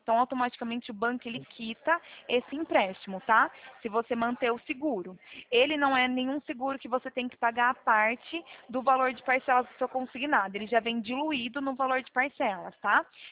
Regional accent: Araras, São Paulo, Brazil; eu não sou de Taquaritinga, tá? Eu sou daqui do interior de São Paulo, sou daqui de Araras.

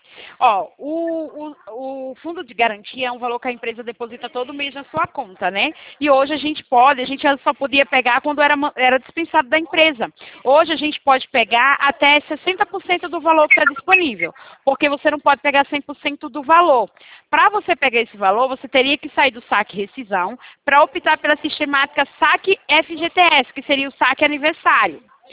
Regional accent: Itatiba, São Paulo, Brazil; Eu sou do interior de São Paulo, Itatiba.

